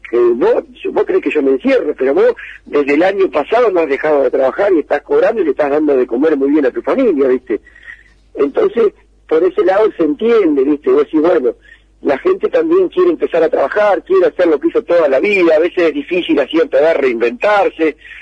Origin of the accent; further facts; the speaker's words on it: Bolívar, Buenos Aires Province, Argentina; also born or lived in La Plata; yo soy bolivarense, yo soy de Bolívar, me fui a estudiar y estuvimos viviendo en La Plata casi 4 o 5 años, después nos fuimos 25 de mayo